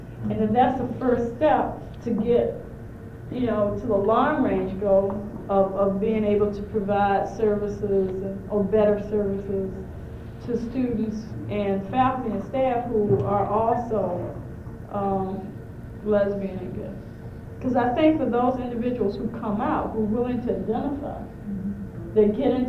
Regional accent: the South, United States; And I always think about my church experience growing up in the South.

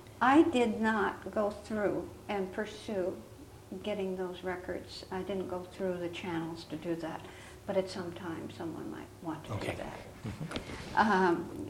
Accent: Thief River Falls, Minnesota, United States; I was reared in Thief River Falls, Minnesota, which at the time I was there was population of about 7,000.

